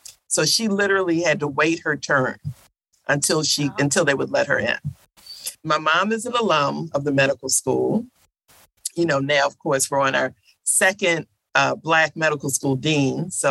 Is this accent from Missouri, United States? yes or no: no; Baltimore, Maryland, United States; So my father, so you know where we're in the Community Engagement Center, right at the corner of West Baltimore and Poppleton Street. And about two or three blocks north of that corner is Poe Homes.